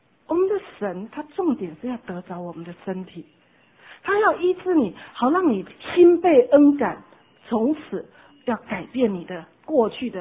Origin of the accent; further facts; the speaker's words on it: Taiwan; 红萝卜，我们台湾人都是白萝卜，好，不爱吃红萝卜的